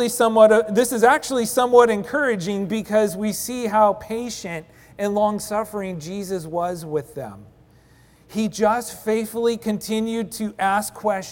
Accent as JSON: {"language": "English", "town": "Bishop", "region": "California", "country": "United States", "tie": "born or raised there", "said": "And we knew what mules were because I grew up in Bishop, California, the mule capital of the world."}